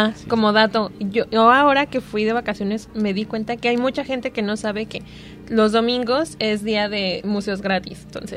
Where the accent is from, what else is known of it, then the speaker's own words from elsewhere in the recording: Mexico City, Mexico; soy chilanga.